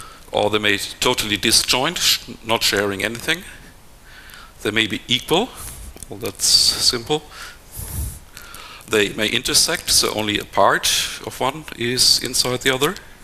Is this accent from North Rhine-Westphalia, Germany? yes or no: yes; Bielefeld, North Rhine-Westphalia, Germany; I'm from Bielefeld here in Germany